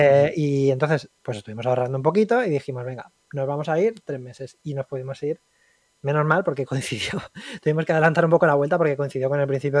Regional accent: Albacete, Castilla-La Mancha, Spain; Yo vivía en Albacete de pequeño y en Albacete no teníamos televisión autonómica.

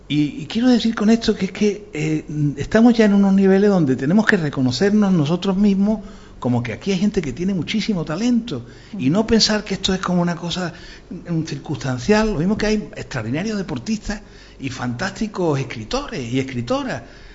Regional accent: Andalusia, Spain; Yo no soy marciano, y soy andaluz

